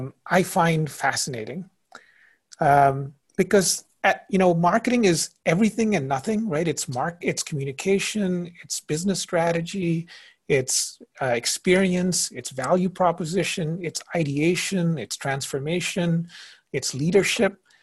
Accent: India; also born or lived in Indonesia; now in United States; I grew up in India and Indonesia.

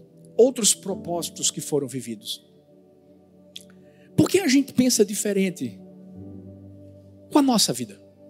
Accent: Brazil; now in Orlando, United States; nós que somos brasileiros

